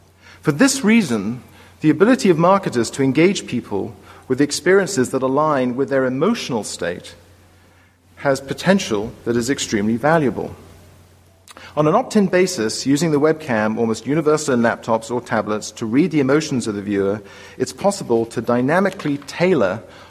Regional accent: England, United Kingdom; Maybe it's being English, I don't know.

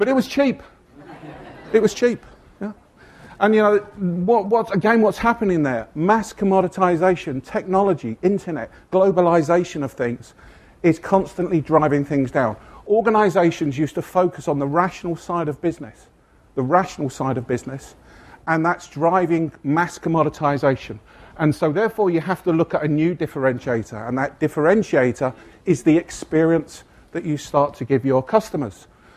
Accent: England, United Kingdom; I am English.

